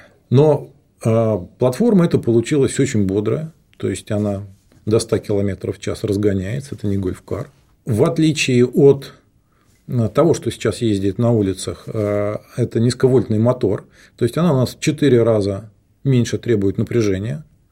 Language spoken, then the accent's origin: Russian; Moscow Oblast, Russia; born there; Родился в Подмосковье, закончил Московский университет МАМИ, сейчас это Московский политех